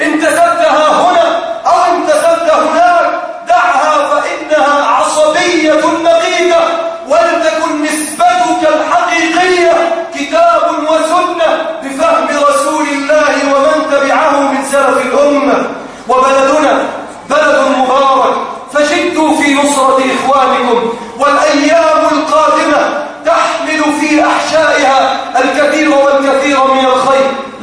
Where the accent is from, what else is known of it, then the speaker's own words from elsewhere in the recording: Egypt; اللهم بارك لنا في بلدنا مصر.